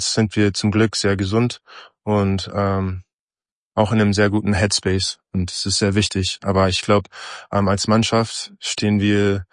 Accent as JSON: {"language": "German", "region": "Berlin", "country": "Germany", "said": "als Berliner"}